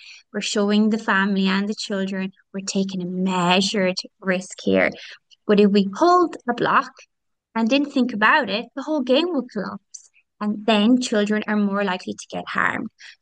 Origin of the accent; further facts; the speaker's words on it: Tuam, Connacht, Ireland; I'm from Tuam, which is a town just outside of Galway City